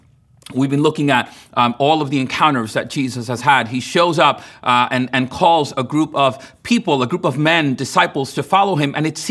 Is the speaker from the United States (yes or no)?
no; Dominican Republic; I remember growing up in Dominican Republic when neighbors weren't getting along